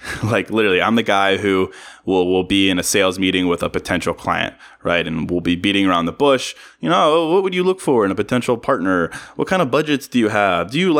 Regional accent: Virginia, United States; I'm from Virginia. So I think a lot of people on the East Coast kind of go there to vacation.

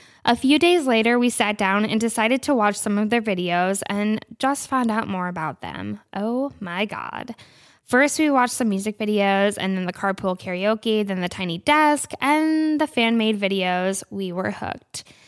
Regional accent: New Hampshire, United States; I'm 19 from New Hampshire.

